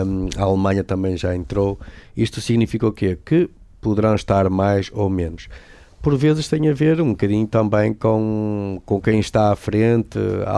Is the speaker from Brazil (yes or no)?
no; Lousado, Braga, Portugal; eu sou sócio aqui do Braga e também sou sócio do Gil Vicente e da minha terra do Desportivo de Lousado